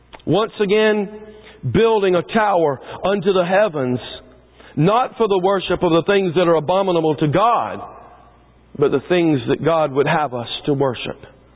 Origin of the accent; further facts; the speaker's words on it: the South, United States; I grew up in the South